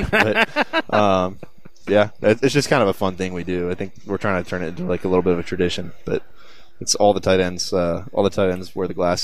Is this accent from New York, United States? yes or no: no; Chapel Hill, North Carolina, United States; I grew up in Chapel Hill too, so I've got the ability for more family friends to come out to games.